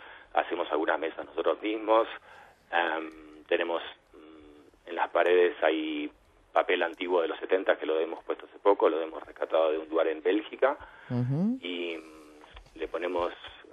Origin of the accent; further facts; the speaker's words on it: Argentina; A ver, siendo nosotros argentinos, tenemos una gran influencia argentina